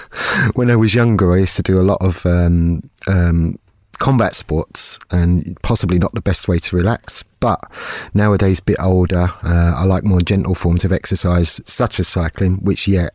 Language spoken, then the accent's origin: English; London, United Kingdom; accent: Cockney; if I talk with my friends in London, you'd hear me talk like that, kind of Cockney accent. But my everyday accent, I suppose, is quite neutral.